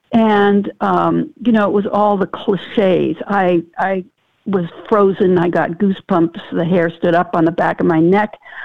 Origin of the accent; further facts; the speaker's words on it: Seattle, Washington, United States; moved away as an adult; now in Boston, United States; First of all, I'm from Seattle. I grew up there and only moved to Boston after college. I was raised a Catholic